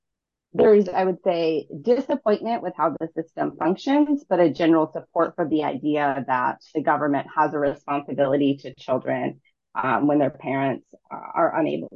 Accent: Michigan, United States; my home state of Michigan had actually faced a major lawsuit.

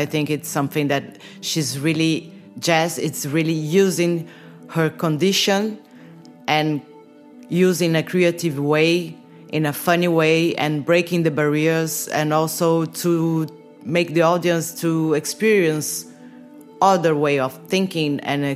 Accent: São Paulo, Brazil; English is a second language; from Brazil, from São Paulo.

